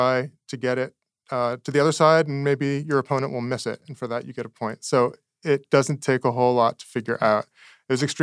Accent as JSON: {"language": "English", "town": "Toronto", "region": "Ontario", "country": "Canada", "tie": "born or raised there", "said": "the arcade cabinets that were in a convenience store near where I grew up in Toronto. So a few blocks from home, I could ride my bike there"}